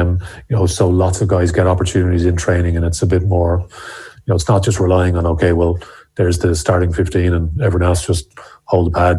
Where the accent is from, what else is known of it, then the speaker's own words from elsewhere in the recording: County Wicklow, Ireland; Well, I'm from Wicklow, so make sure we get that in. I've been living in Wexford for part of this recent time as well.